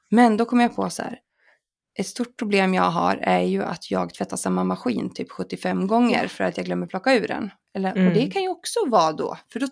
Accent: Fagersta, Västmanland County, Sweden; jag kommer ihåg när jag var liten och bodde i Fagersta

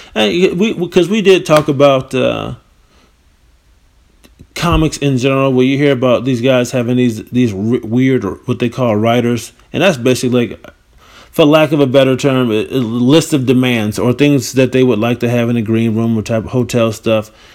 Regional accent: New York City, New York, United States; I mean, growing up in New York where you got people trying to shove mixtapes down your throat.

